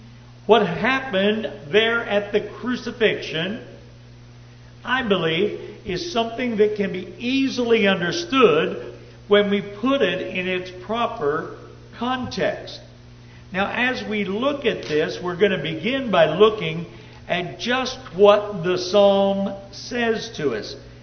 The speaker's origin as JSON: {"language": "English", "region": "Upper Ohio Valley", "country": "United States", "tie": "born or raised there", "said": "And the reason is that we grew up in the Upper Ohio Valley"}